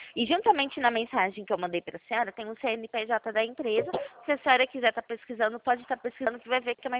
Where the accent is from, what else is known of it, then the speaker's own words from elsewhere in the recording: Pirassununga, São Paulo, Brazil; Sou de Pirassununga.